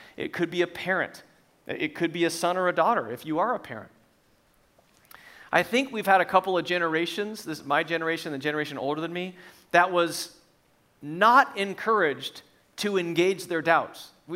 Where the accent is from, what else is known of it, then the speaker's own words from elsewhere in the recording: Minnesota, United States; I'm from Minnesota. I moved here with about 2 years left in school. In my mind, the plan has always been to move back to Minnesota where all my family is, where I've lived my whole life.